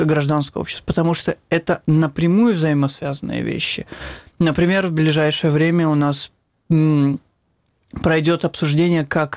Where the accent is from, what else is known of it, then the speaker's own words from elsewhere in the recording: Crimea, Ukraine; first language Crimean Tatar; мы перестаем, либо даже перестали стесняться того, что мы крымские татары. К сожалению, это было в 90-х. Мы помним, когда в маршрутках мы стеснялись говорить по-крымско-татарски